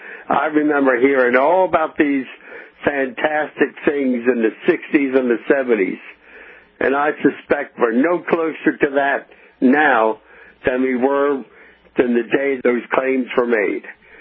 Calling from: Eldersburg, Maryland, United States; I'm calling from Maryland, from Eldersburg, Maryland.

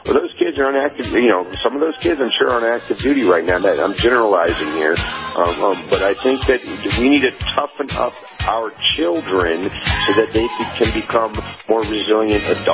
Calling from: Tennessee, United States; in East Tennessee.

